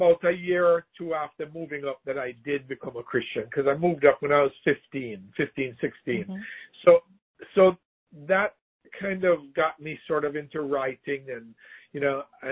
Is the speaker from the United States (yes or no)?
no; Kingston, Jamaica; then settled in Kingston. So that's kind of, and that's where I grew up. I grew up in Kingston, born and grew up in Kingston.